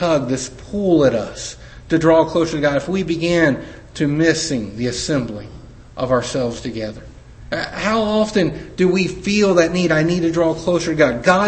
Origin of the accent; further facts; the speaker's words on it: Melbourne, Victoria, Australia; Mom had a cross-stitch thing when we were growing up in Melbourne.